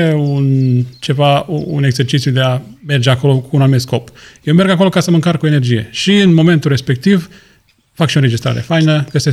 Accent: Miroslovești, Iași County, Romania; tot rădăcinile mele, toți acolo la Neamț, la Iași sunt, în Miroslovești, în satul în care am crescut

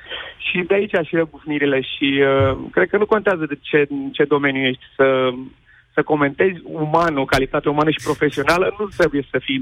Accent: Galați, Galați County, Romania; Eu sunt un băiat din Galați, n-am avut conexiuni

